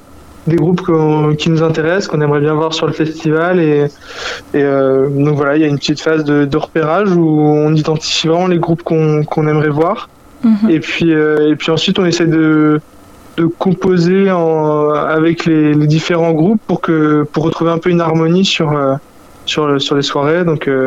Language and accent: French; Normandy, France; Alors, on est une douzaine de jeunes du terreau bas normand, comme on dit. Et du coup, on est tous issus de l'Orne, autour de la ferme, voilà, tous les petits villages à côté.